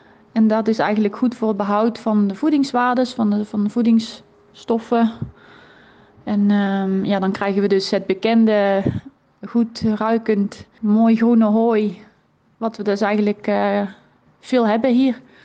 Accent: Wollerau, Schwyz, Switzerland; now in Netherlands; ik kom uit Wollerau. Dat ligt in Zwitserland.

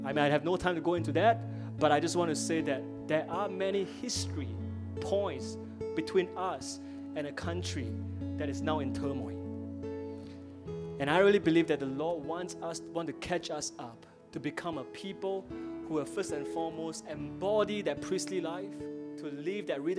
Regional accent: Singapore; I'm a Singaporean, man. Come on.

